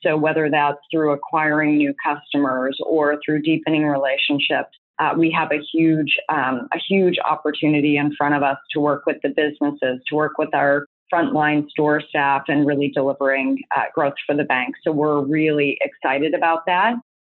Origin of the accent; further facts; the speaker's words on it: United States; even coming from Canada to the US, you know, and I'm American.